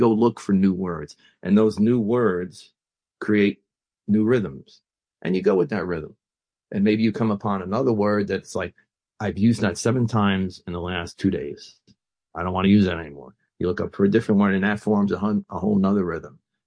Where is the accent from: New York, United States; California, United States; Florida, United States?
New York, United States; Bronx; I was a pretty good student in grade school growing up in the Bronx.